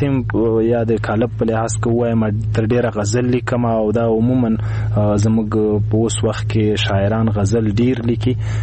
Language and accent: Pashto; Khost, Afghanistan; زه د خوست یم، … دلته لوی شوی یم، دلته مې زده کړې کړي دي.